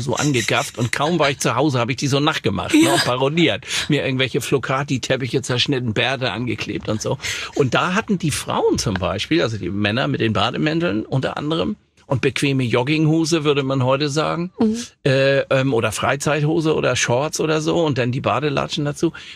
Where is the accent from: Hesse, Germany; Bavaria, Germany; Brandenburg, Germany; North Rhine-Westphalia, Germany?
Hesse, Germany; Offenbach; born there; Und ich bin ja in Offenbach geboren und der hat immer gesagt